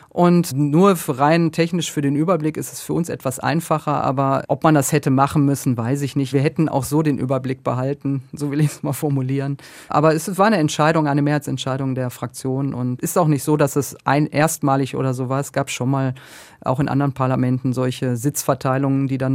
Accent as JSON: {"language": "German", "region": "North Rhine-Westphalia", "country": "Germany", "said": "Ich komme aus dem Ruhrgebiet"}